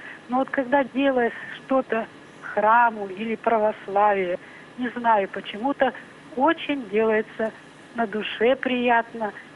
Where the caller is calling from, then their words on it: Tyumen, Tyumen Oblast, Russia; Я звоню из Тюмени.